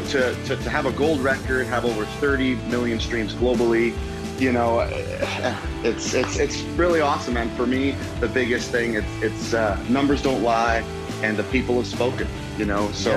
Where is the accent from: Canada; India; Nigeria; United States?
Canada; To have a gold record here in Canada, you know, as a Canadian artist especially, is a huge milestone